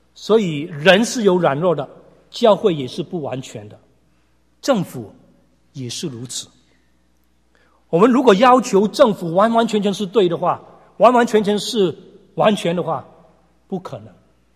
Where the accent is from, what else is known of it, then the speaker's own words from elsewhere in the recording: Hong Kong; 我记得我在香港长大的时候，